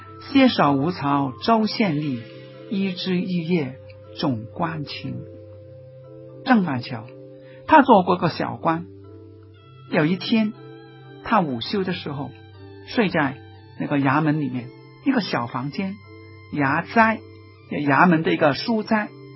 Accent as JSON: {"language": "Chinese", "country": "Hong Kong", "said": "我们香港人有时说"}